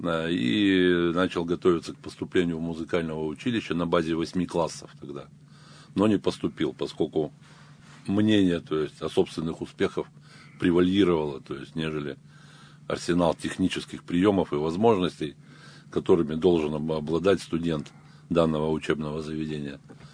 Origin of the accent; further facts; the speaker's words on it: Yekaterinburg, Sverdlovsk Oblast, Russia; В Свердловске тогда еще, я сам свердловчанин коренной, то есть.